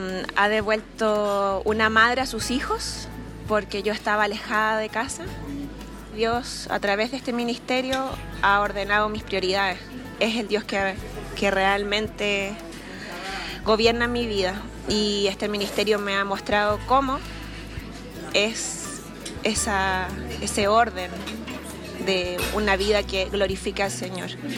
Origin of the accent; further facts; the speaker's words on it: Chile; soy chilena, tengo 35 años.